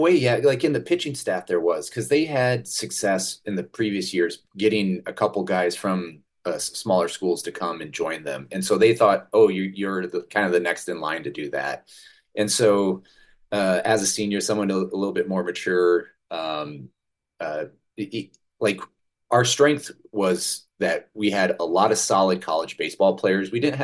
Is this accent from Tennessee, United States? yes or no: no; Sioux City, Iowa, United States; I grew up in Sioux City, which is just 1.5 hours north of Omaha